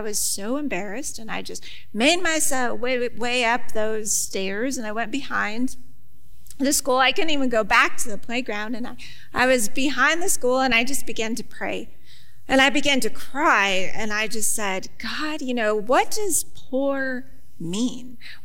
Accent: Buffalo, New York, United States; All right, so yeah, I'm from Buffalo. I live a little outside of Buffalo, and I attend Summit Wesleyan Church.

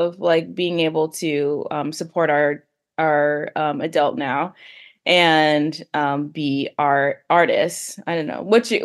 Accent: New York City, New York, United States; now in Albany, United States; we, like live in Albany, I grew up in New York City. It's like cheaper to live here.

